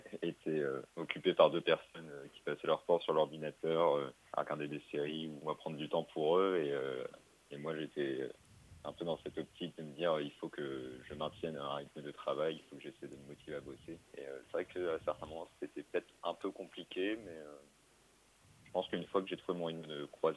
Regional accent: Brest, Brittany, France; j'ai 21 ans et je suis français, je viens de la région brestoise.

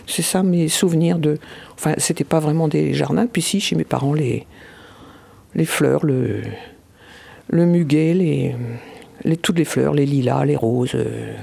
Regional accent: Gouesnou, Brittany, France; je viens de Gouesnou, donc à peu près, en kilomètres, je ne sais pas combien ça fait d'ici, 4 km à peine, je pense.

